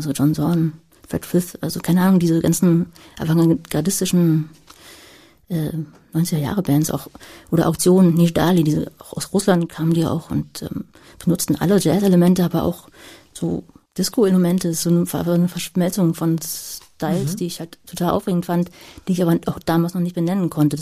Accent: Berlin, Germany; dann bin ich in Lichtenberg groß geworden

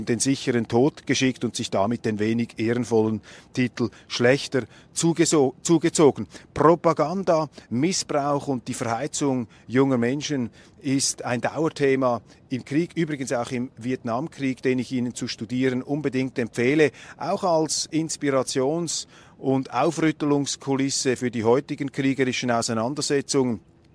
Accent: Switzerland; als Schweizer wollen wir uns da nicht zu sehr einmischen in diese internen Angelegenheiten

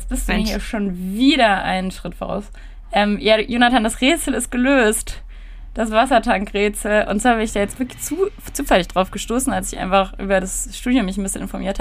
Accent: Potsdam, Brandenburg, Germany; also als Potsdamer, wenn man hier aufgewachsen ist.

